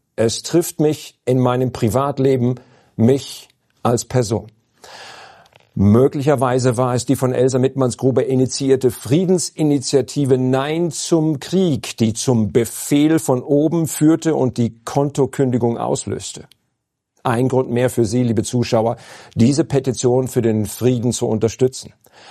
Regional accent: Bavaria, Germany; Speziell in meinem Heimatland, dem Freistaat Bayern, werden einige Menschen nach diesem Urteil von Passau regelrecht aufatmen.

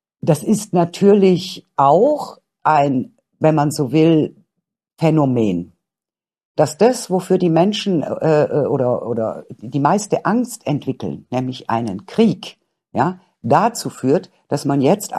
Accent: Baden-Württemberg, Germany; Zum Beispiel in meinem Heimatland, in Baden-Württemberg.

